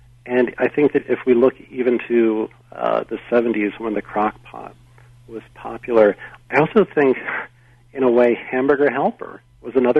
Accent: Pennsylvania, United States; I'm thinking of where I grew up in Pennsylvania, you could start to get cabbages

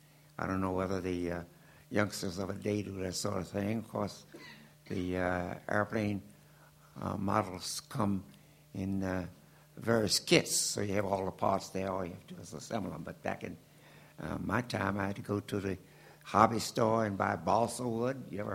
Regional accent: Washington, District of Columbia, United States; born and raised in Washington, D.C., educated in the public school system of that day, which was all segregated, and through Howard University.

